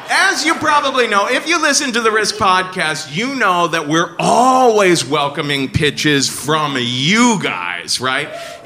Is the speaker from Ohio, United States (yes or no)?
yes; Cincinnati, Ohio, United States